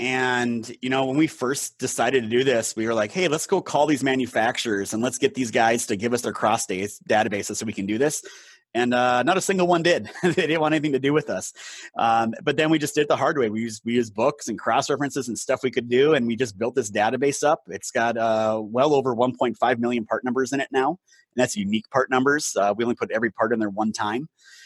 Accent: Minnesota, United States; I mean, I'm from Northern Minnesota.

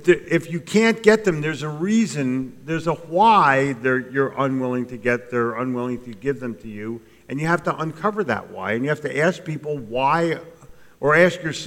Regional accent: New Jersey, United States; but I grew up in New Jersey. It's a negative way of life.

